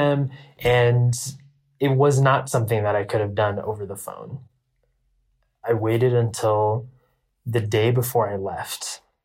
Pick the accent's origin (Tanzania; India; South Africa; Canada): India; The first is me being Indian. The Indian culture is a culture full of taboos.